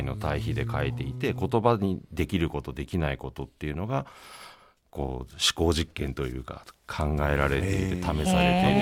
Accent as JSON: {"language": "Japanese", "region": "Greater Tokyo Area", "country": "Japan", "tie": "born or raised there", "said": "私はもともと首都圏で生まれ育ってて、自分が方言に馴染みがないからっていうのもあると思うんですけど"}